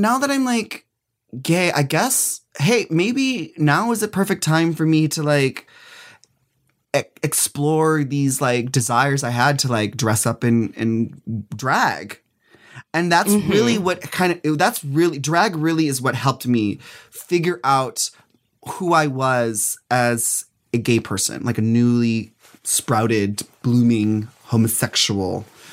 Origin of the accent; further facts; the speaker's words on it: Minnesota, United States; I'm from Minnesota.